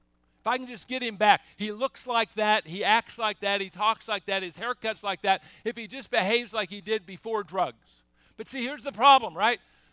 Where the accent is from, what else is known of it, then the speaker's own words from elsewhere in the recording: Seattle, Washington, United States; he was from Texas and I was from Washington.